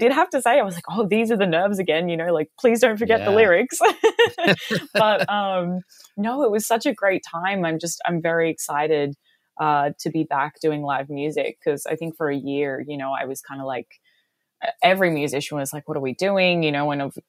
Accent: Chicago, Illinois, United States; born there; So I was born in Chicago.

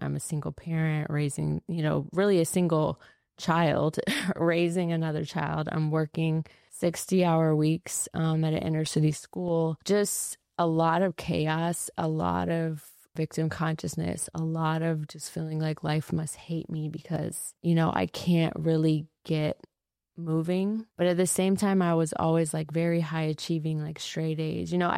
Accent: Florida, United States; moved away as an adult; But, basically, I grew up in Florida.

